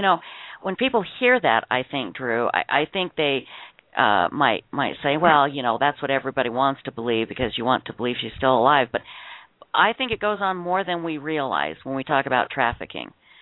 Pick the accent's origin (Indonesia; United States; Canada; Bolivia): United States; Utah; the missing West Valley woman here in my home state of Utah.